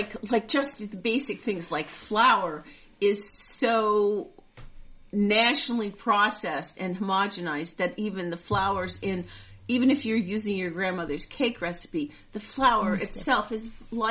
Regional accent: Midwest, United States; I grew up in the Midwest, and now I live in the Midwest again.

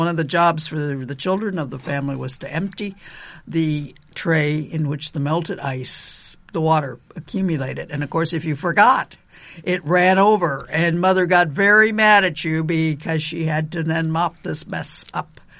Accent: Illinois, United States; I grew up in Illinois.

